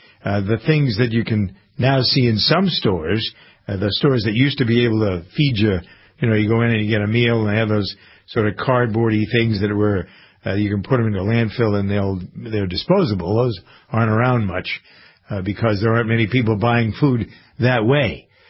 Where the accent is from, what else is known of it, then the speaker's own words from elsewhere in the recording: United States; And I'm an American family farmer. I've been around cows all my life.